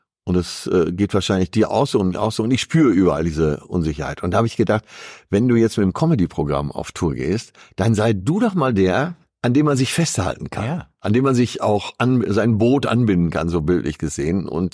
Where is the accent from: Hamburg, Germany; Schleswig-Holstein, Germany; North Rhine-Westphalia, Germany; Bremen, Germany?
Hamburg, Germany; Ich komme in meine Heimatstadt.